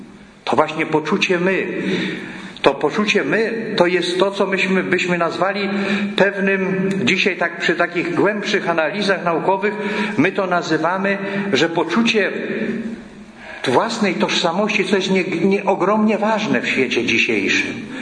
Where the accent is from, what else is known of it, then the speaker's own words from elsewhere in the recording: Pomeranian Voivodeship, Poland; Ja też jestem Kaszubą